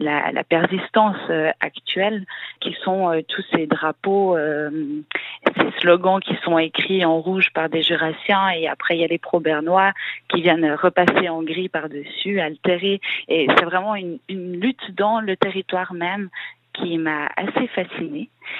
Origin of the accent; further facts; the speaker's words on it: La Chaux-des-Brûleux, France; vu que je suis originaire de la Chaux-des-Brûleux, donc depuis mon enfance